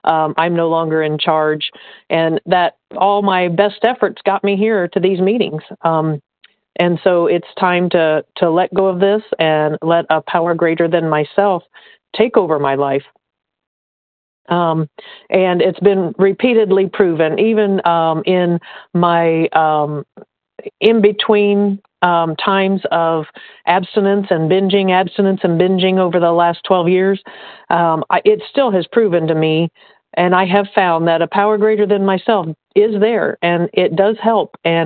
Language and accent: English; Indiana, United States; I'm from Indiana, recovered compulsive overeater.